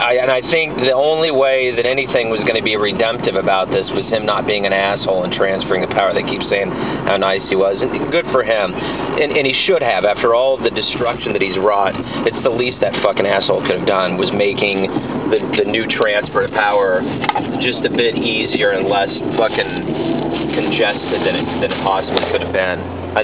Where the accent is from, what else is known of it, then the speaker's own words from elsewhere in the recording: United States; so cool, I think, about being an American, which I just don't know that I got as much as I do now.